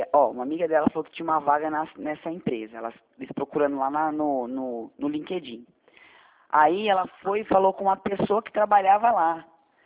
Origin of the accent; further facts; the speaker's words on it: Piracicaba, São Paulo, Brazil; Eu sou de Piracicaba